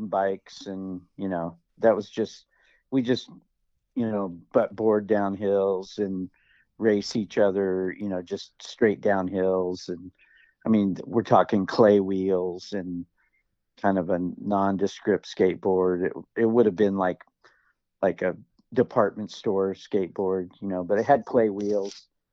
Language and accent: English; Fallbrook, California, United States; I was raised in Fallbrook, California, which is agricultural community. It was the avocado capital of the world, and so a lot of citrus, you know, groves